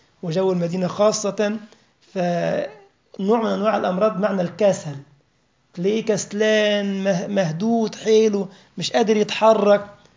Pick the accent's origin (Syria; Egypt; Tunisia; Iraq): Egypt; يعني ده موجود عندنا في مصر في منطقة اسمها مرسى مطروح